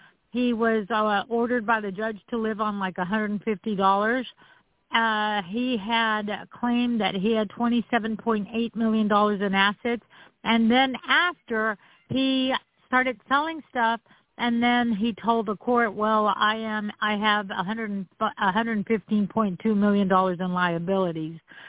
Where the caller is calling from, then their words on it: San Antonio, Texas, United States; I am calling from San Antonio.